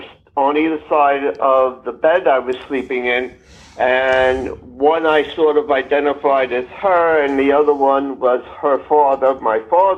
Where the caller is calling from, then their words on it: New York City, New York, United States; I'm calling from New York City.